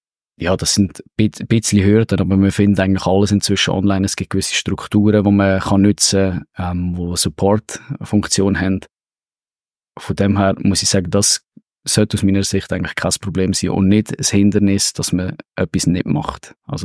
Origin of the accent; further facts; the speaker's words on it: Switzerland; Wir haben als Schweizer auch ein gewisses Denken